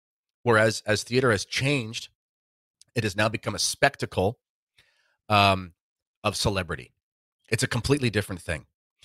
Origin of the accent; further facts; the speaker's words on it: London, Ontario, Canada; I grew up in London, Ontario.